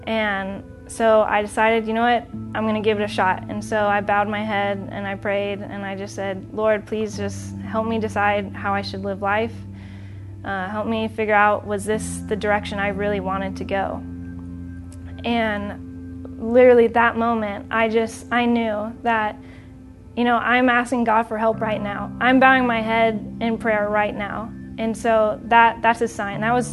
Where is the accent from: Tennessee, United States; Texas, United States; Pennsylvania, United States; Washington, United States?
Texas, United States; The Woodlands; I grew up in the Woodlands, Texas, north of Houston. I grew up in a Christian household.